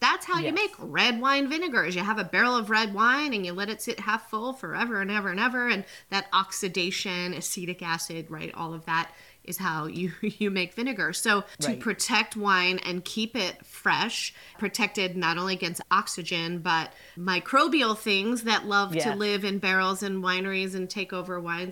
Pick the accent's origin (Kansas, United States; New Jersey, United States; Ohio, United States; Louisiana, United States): New Jersey, United States; not only growing up in New Jersey, but I think we're definitely the same generation.